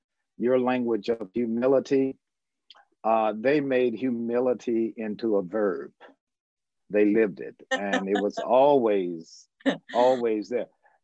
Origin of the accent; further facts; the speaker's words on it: Chicago, Illinois, United States; And they migrated north, and I grew up in Chicago, consequently.